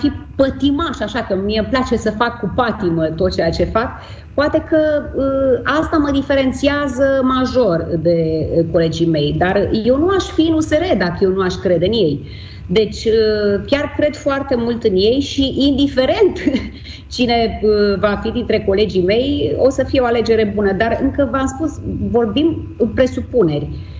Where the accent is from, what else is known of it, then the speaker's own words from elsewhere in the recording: Romania; Înainte de toate suntem români, sunt româncă și îmi iubesc țara